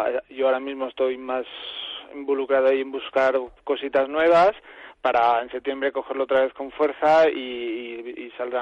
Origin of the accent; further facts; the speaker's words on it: Valencian Community, Spain; yo defiendo de que yo soy valenciano